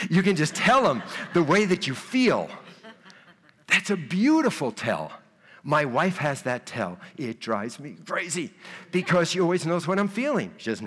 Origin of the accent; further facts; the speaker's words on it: New Jersey, United States; I'm from Jersey. We do not hug in Jersey.